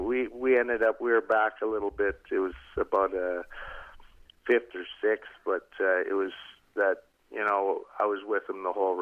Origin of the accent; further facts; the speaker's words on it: Canada; I was foreigner for sure. I never changed from being a Canadian. I'm proud to be a Canadian.